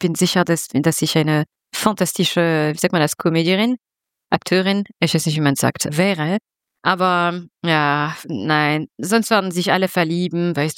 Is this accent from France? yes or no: yes; France; Also ich bin Französin, wie ihr schon erwähnt habt.